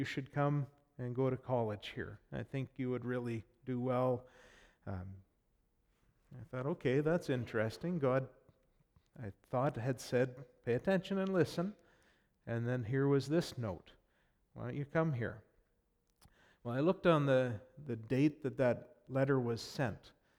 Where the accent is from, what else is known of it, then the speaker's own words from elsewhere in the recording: Cobourg, Ontario, Canada; born there; I went to church for 9 months before I was born in Cobourg, Ontario, at the Alliance Church there.